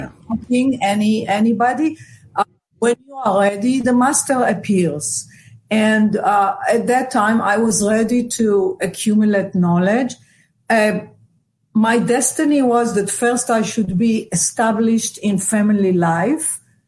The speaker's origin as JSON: {"language": "English", "country": "Israel", "tie": "born or raised there", "said": "But when I grew up in Israel, I didn't"}